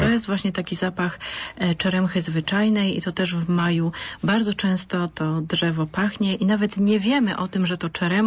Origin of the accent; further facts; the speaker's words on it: Kraków, Lesser Poland, Poland; Ja pochodzę z Małopolski, z Krakowa.